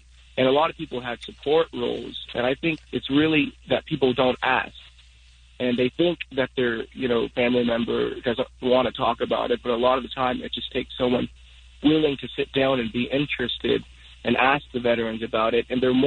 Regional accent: Agoura Hills, California, United States; Agoura Hills, California.

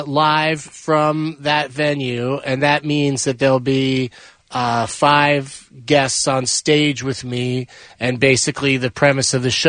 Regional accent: San Diego, California, United States; But I grew up in San Diego, so I went to Comic-Con when it was like this, broke down little one concert, one convention hall room.

